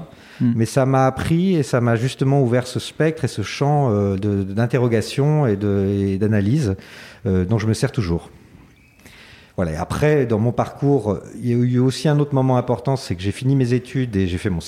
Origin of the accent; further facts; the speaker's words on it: Paris, Île-de-France, France; Je suis parisien au départ, d'origine libanaise. Voilà, mon grand-père était libanais